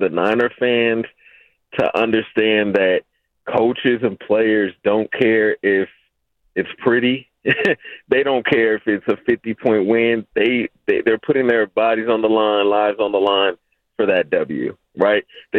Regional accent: San Francisco, California, United States; I'm from the city, bro. I'm a fellow city native. I'm from Hunters Point, and nice.

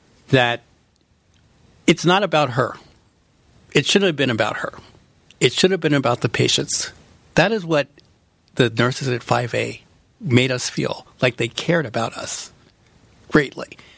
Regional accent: United States; I'm from the United States. And I have HIV, and I'm doing well.

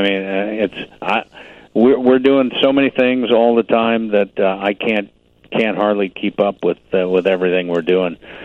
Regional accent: Chicago, Illinois, United States; I grew up in Chicago. I was born in Blue Island. I went to high school in Highland Park, Illinois, to Highland Park High School.

